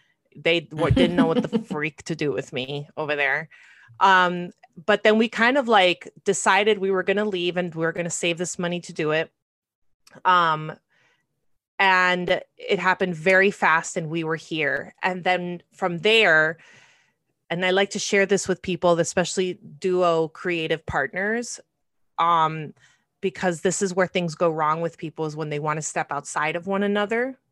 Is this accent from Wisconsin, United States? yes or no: no; Florida, United States; I'm from South Florida. Like, it ain't nothing like the Midwest.